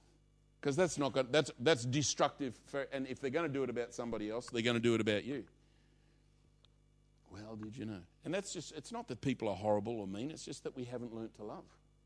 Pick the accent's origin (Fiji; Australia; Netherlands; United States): Australia; Now, I grew up in Australia. I don't know if we have working men's clubs quite like that.